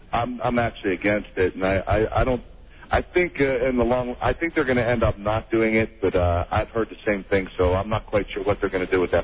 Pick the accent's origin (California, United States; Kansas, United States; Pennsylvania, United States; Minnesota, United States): Pennsylvania, United States; Pittsburgh; They prefer Mario Lemieux as the, you know, their city hero here in Pittsburgh. When I'm from Pittsburgh